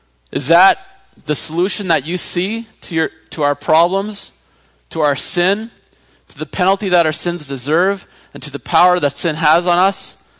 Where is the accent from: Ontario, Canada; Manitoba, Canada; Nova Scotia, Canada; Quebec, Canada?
Manitoba, Canada; Blumenort; I'm from Blumenort, I should just say that. But so if you're from Blumenort, I'm not trying to offend you. I'm just picking on my own town.